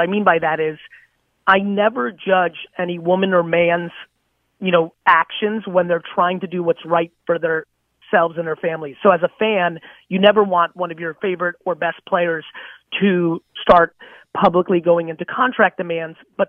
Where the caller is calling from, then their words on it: New Jersey, United States; No, I'm the actor, New Jersey.